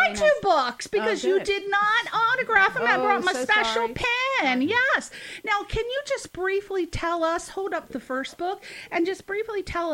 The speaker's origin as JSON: {"language": "English", "region": "East Coast", "country": "United States", "said": "I'm Irish from the East Coast. We talk dirty."}